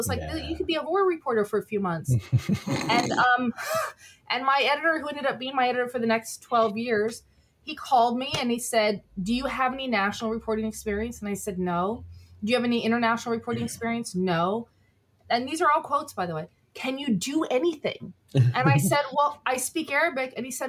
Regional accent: United States; born there; ended up in Washington taking government work because I was born out just outside of New York City.

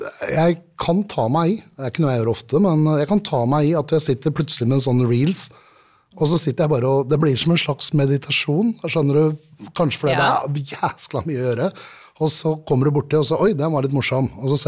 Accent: Rørvik, Trøndelag, Norway; Rørvik er jo mitt sted, så da, jeg tåler det her.

